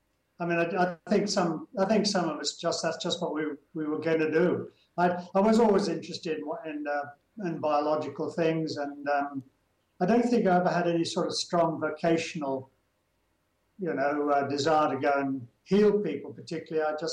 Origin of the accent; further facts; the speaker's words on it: Manby, East Midlands, United Kingdom; born there; I was born in Manby, Lincolnshire on the 5th of April 1940.